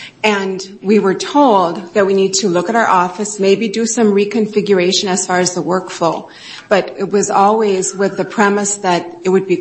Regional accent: United States; I am from Brown County.

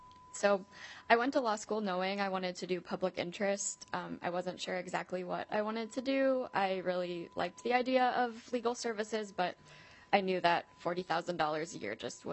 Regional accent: Minnesota, United States; But last summer, I moved back to my home state of Minnesota and decided to apply for a legal services job.

